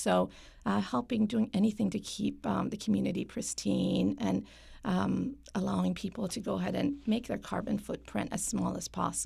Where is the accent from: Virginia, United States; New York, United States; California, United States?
Virginia, United States; also born or lived in Iran; So, as you mentioned, I am an immigrant. I was born in Iran, but I grew up in Virginia. So I was in Southern Virginia, Hampton area at first, and then Northern Virginia.